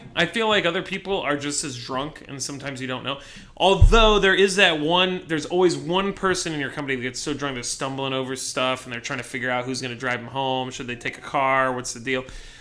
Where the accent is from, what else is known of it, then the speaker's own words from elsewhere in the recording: Ohio, United States; because I'm from Ohio originally, and we didn't always have snow every year on Christmas.